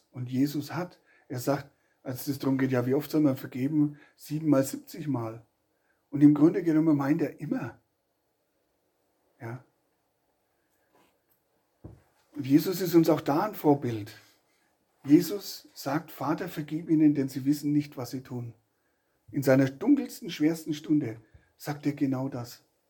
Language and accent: German; Rothenburg, Germany; also ich komme ja aus Rothenburg